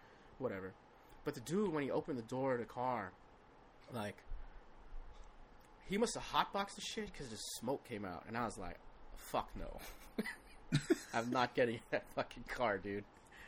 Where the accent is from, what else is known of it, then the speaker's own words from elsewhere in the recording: Philippines; I'm Filipino.